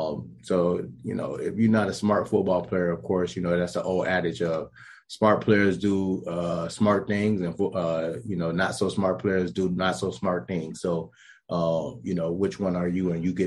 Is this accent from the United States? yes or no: yes; Detroit, Michigan, United States; Growing up in Detroit, going to Detroit Persian high school, and, you know, growing up on the east side, 6 Mile and DeQuinder, you know, a young guy.